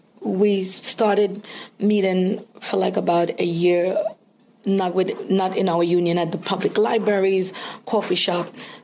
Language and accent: English; Trinidad & Tobago; I grew up in Trinidad and Tobago, and I wanted to be a lawyer.